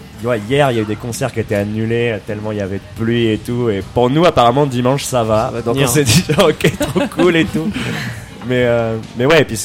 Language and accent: French; Douarnenez, Brittany, France; Bah moi en plus à la base je viens de Douarnenez, donc dans le sud Finistère, vraiment terre quoi. J'ai grandi là-bas quoi